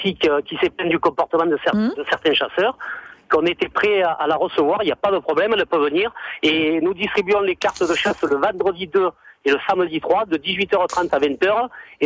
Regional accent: Beauvoisin, Occitanie, France; born there; je suis chasseur, je suis né à Beauvoisin.

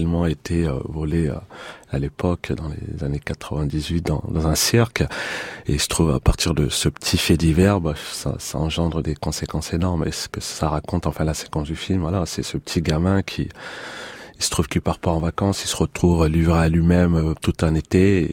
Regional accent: Montfermeil, Île-de-France, France; j'ai grandi à Montfermeil, mais c'est vrai que j'en garde des bons souvenirs

